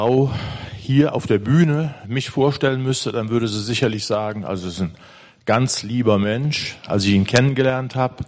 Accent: North Rhine-Westphalia, Germany; Aufgewachsen bin ich in der Nähe von Köln, in einem ganz normalen Elternhaus. Meine Eltern waren Arbeiter.

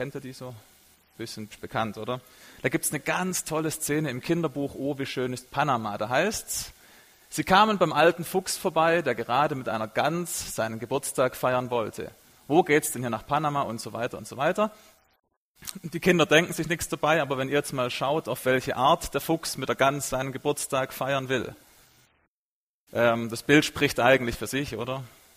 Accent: Baden-Württemberg, Germany; accent: Swabian; Und wie mein dezentes Schwäbisch vielleicht verrät, ich komme aus Süddeutschland, aus der Nähe von Tübingen.

